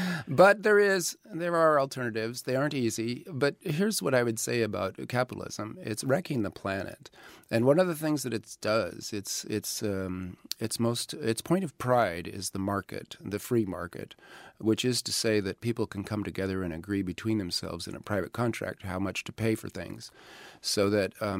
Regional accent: United States; I mean, I'm an American leftist.

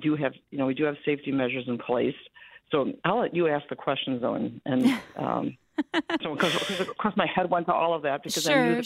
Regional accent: Wisconsin, United States; I'm always happy to be on Wisconsin Public Radio, my home state public radio.

